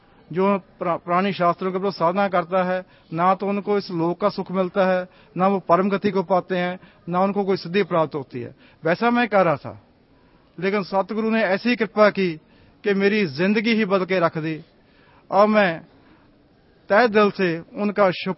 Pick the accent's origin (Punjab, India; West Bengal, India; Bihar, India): Punjab, India; Khanna; मैं खन्ना पंजाब से हूँ।